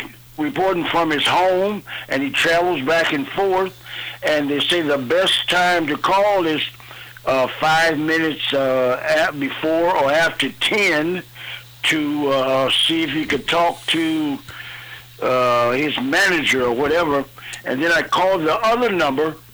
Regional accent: Waterloo, Iowa, United States; Just like in Waterloo, my hometown, when I was first introduced into the hall of Lou Thayers and Dan Gable.

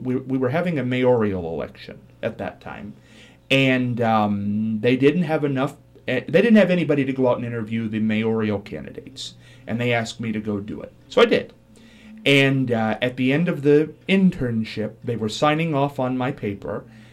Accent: Marion, Ohio, United States; I am from Marion. I've always stayed in Marion. And my mother was born, they're all Ohio people.

